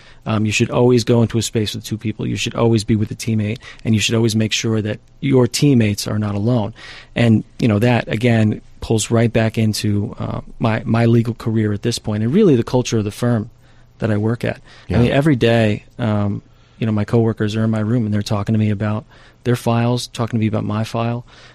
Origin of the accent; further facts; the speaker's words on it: Patterson, New York, United States; I lived in Hudson Valley most of my life. I grew up in Patterson. I live now in Poquake.